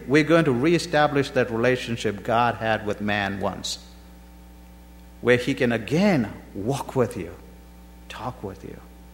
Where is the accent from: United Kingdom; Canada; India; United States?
India; I like I said, I grew up in India